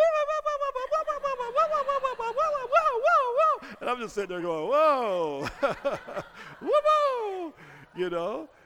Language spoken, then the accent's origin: English; Terre Haute, Indiana, United States; And I said, well, I'm from Terre Haute.